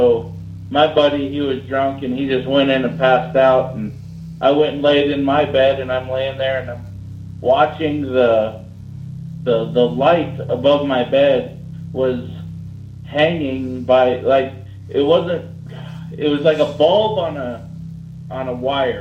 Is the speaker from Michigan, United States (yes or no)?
no; Gillette, Wyoming, United States; Well, I'm calling from Gillette, Wyoming. That's where I'm from.